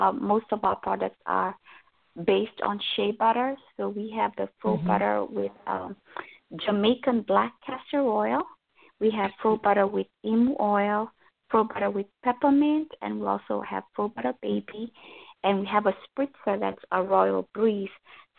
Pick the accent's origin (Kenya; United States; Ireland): Kenya; I'll just share again a little background. I'm from Kenya